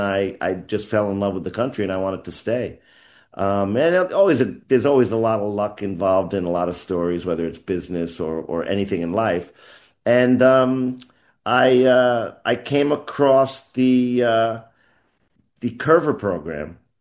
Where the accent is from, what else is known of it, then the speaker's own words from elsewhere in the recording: United States; But Americans, again, you know, not to try to be too disrespectful to my home country, don't really understand the game well.